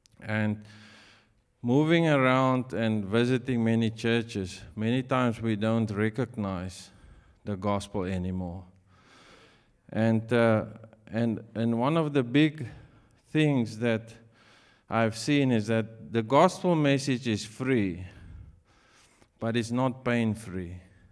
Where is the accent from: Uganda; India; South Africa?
South Africa; We are originally from South Africa.